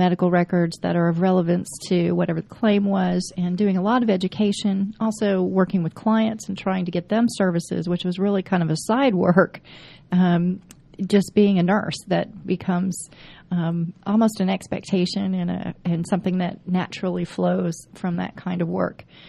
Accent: Kentucky, United States; also born or lived in Florida / New York / New Jersey; now in Georgia, United States; I'm originally from Kentucky, and I went to University of Kentucky and graduated with my first nursing degree over 20 years ago. It has taken me all over the Eastern Coast, from Florida to New York to New Jersey, and landing here in Georgia.

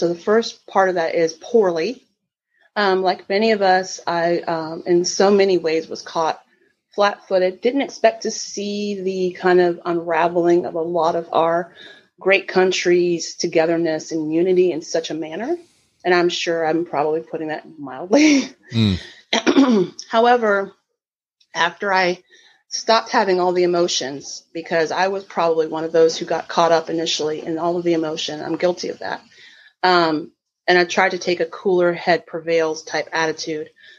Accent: the South, United States; I'm a Southerner. I'm a proud Southerner.

